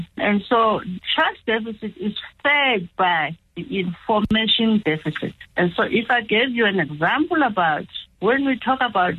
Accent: Cape Town, Western Cape, South Africa; because I come from Cape Town

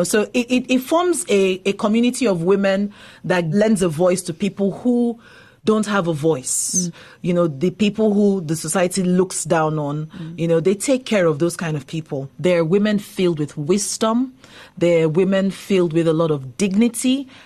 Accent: Imo, Nigeria; I'm from Imo State, and one of the communities around the airport, where the airport is located, from the airport to my home has terrible roads.

